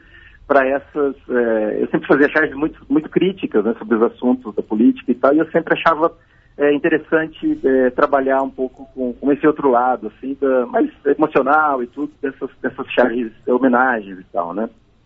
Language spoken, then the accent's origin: Portuguese; Barão Geraldo, São Paulo, Brazil; eu nasci em Barão Geraldo, né, na fazenda Rio das Pedras, então eu morava na roça, literalmente, né?